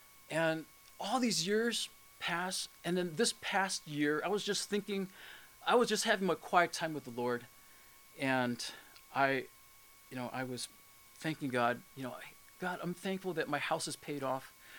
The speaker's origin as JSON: {"language": "English", "town": "Oakland", "region": "California", "country": "United States", "tie": "born or raised there", "said": "I consider Oakland my hometown. This never would have happened if I hadn't left."}